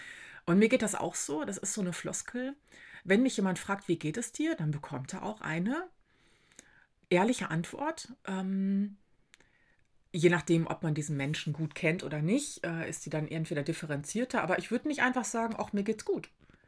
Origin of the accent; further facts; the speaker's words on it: Münster, North Rhine-Westphalia, Germany; Ich selber bin in der Stadt groß geworden, also ich komme aus Münster. Jetzt würde jemand, der aus einer großen Stadt kommt, das wahrscheinlich eher als kleinere Stadt bezeichnen. Für mich ist das schon recht groß